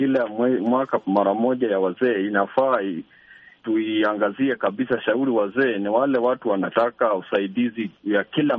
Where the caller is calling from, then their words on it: Kitale, Trans-Nzoia County, Kenya; natoka Kenya, mahali inaitwa Kitale.